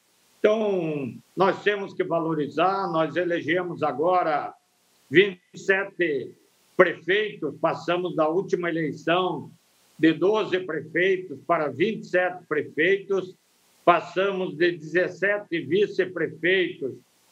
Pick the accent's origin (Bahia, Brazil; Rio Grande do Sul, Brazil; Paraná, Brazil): Rio Grande do Sul, Brazil; Canoas; nós teremos um novo canoense, minha terra natal, na Assembleia Legislativa.